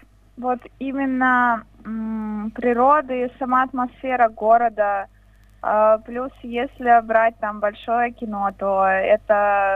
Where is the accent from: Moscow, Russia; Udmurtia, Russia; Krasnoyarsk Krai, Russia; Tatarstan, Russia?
Moscow, Russia; Zelenograd; now in Taganrog, Russia; Я сама из Зеленограда, это город, получается, 12-й округ Москвы, но так получилось, что я переехала в Таганрог.